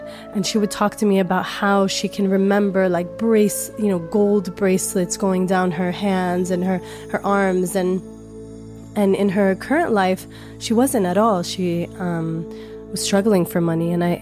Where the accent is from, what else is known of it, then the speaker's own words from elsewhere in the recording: Lebanon; Like growing up in Lebanon, I grew up in Lebanon and I'm from a very small mountainous village, as most Druze villages.